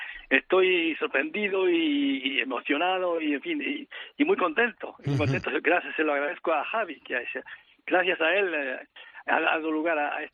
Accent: Madrid, Community of Madrid, Spain; yo aprecio mucho Madrid porque yo he pasado mi infancia justamente en Madrid después de la guerra. Uh-huh. Y he vivido en la calle Bravo Murillo, en la calle Covadonga, en los Cuatro Caminos también.

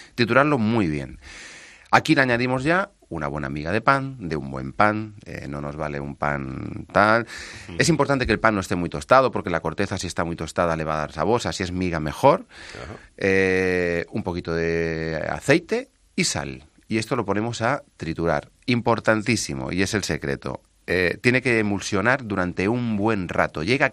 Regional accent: Villanueva de Córdoba, Andalusia, Spain; Nosotros somos de Villanueva de Córdoba, del Valle de los Pedroches, donde hay unos jamones espectaculares.

